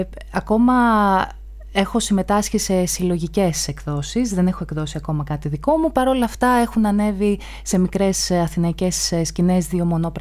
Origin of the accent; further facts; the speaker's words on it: Patras, Western Greece, Greece; Ήμουνα για κάποιους μήνες σε τοπικό ραδιόφωνο στην πόλη μου, σε εκπομπή πολιτισμού.